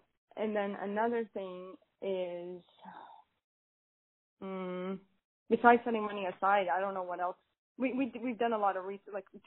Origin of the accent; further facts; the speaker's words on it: Lebanon; moved away as an adult; now in Canada; I didn't grow up in Canada, I grew up in Lebanon where it's very warm, and I moved here at 18. And ever since I was 18 here in Canada